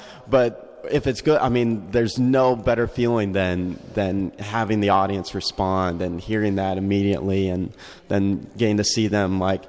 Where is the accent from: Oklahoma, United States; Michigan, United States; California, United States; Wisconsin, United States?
Oklahoma, United States; Tulsa; moved away as an adult; now in Chicago, United States; Well, I am from Tulsa, Oklahoma. And I went to school. I went to college at the University of Oklahoma.